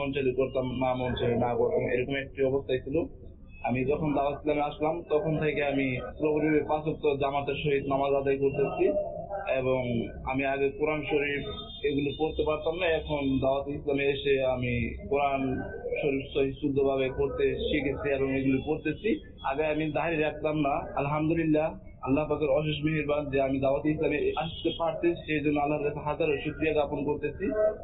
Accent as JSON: {"language": "Bangla", "town": "Narsingdi", "region": "Dhaka Division", "country": "Bangladesh", "tie": "born or raised there", "said": "আমার গ্রাম নরসিংদী।"}